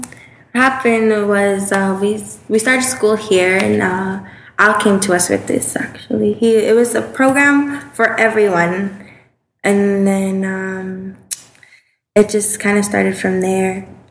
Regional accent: North Battleford, Saskatchewan, Canada; I was born in Saskatoon. I grew up here in North Battleford.

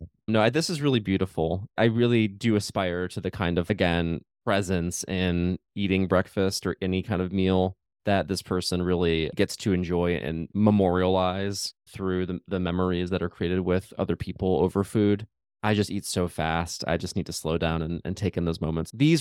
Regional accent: Chicago, Illinois, United States; She moved from Chicago, my hometown, to Arizona

